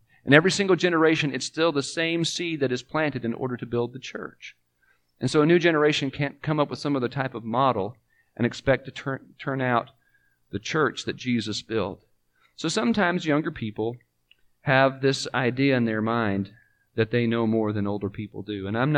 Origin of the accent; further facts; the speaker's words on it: California, United States; growing up in California and being in a small congregation where there were 43 people on Sunday morning